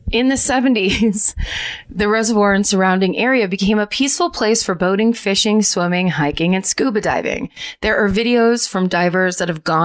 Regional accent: New Jersey, United States; a similar underwater ghost town near my hometown that is also referred to as New Jersey's Bermuda Triangle.

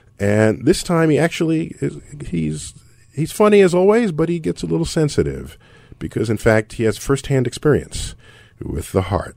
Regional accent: Bronx, New York, United States; Bronx in the house. You know I'm from the Bronx.

